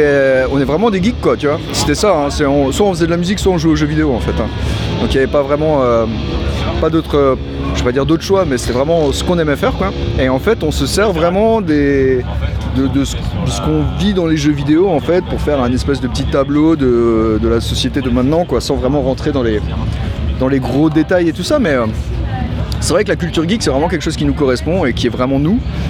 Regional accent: Grand Est, France; parce qu'on vient d'Alsace, en fait, dans un petit village.

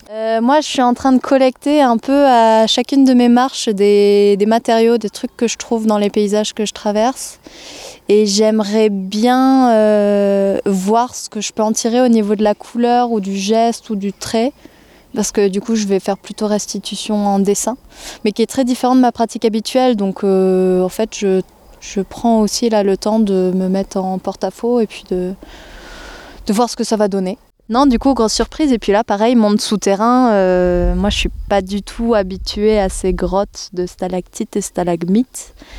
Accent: Nouvelle-Aquitaine, France; now in Corrèze, France; Là, je suis installée dans le Limousin. J'étais Creuse, maintenant je suis Corrèze dans des fermes. Mais je viens de Gironde, campagne viticole.

